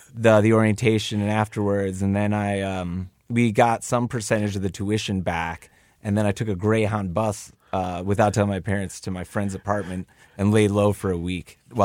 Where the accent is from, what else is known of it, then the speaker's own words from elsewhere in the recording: Queens, New York, United States; You know, I'm from Queens. I'm going to high school in downtown Manhattan.